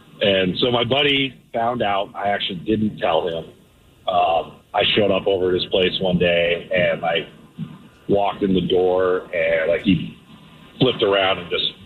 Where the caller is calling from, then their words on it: Delaware, United States; from Delaware.